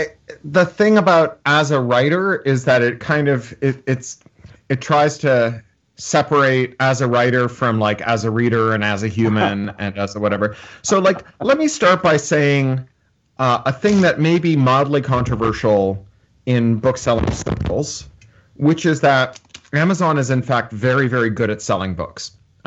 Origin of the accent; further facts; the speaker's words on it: Canada; also born or lived in London; now in Burbank, United States; I live in Burbank, California. I'm a Canadian who used to be a Londoner